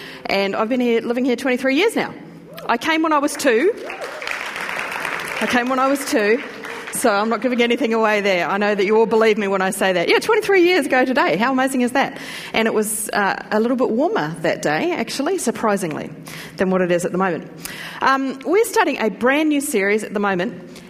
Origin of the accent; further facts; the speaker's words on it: New Zealand; accent: Kiwi; Do you know, when I listen to Kiwis speak, my accent comes back? So I'm very sorry. Here's my apologies at the beginning that I might start to sound a little bit Kiwi